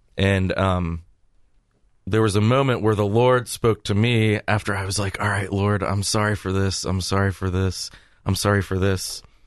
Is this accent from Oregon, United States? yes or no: no; Lancaster, Ohio, United States; I was like, oh my gosh, you know, I'm from Lancaster, Ohio.